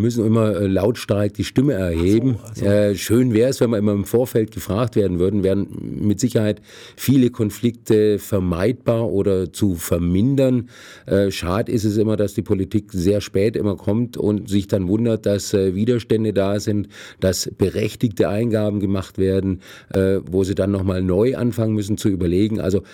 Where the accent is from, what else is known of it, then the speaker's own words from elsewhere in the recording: Aalen, Baden-Württemberg, Germany; Ich komme aus dem Raum Aalen, wohne in Bopfing selber